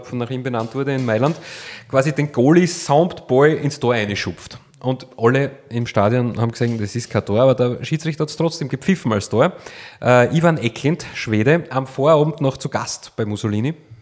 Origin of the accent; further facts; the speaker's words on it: Styria, Austria; Und ich komme aus der Oststeiermark